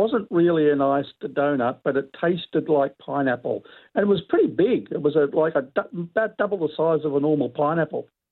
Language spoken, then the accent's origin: English; Sydney, New South Wales, Australia; now in Perth, Australia; the one thing I miss about living in Perth, because I grew up in Sydney